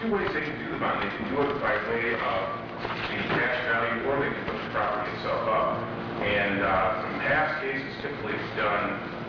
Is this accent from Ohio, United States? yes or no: yes; Toledo, Ohio, United States; I can tell you that in my hometown, Toledo, Ohio, crack cocaine and the other problems that go along with it